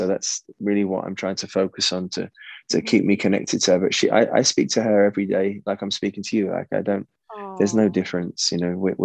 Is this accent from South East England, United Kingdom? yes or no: no; London, United Kingdom; I need to get back to Britain and my hometown of London